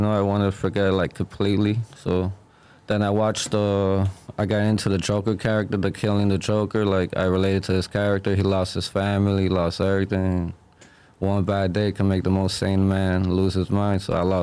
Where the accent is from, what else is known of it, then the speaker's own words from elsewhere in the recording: Miami, Florida, United States; He's from the same area I'm from in Miami. We're from Kendall.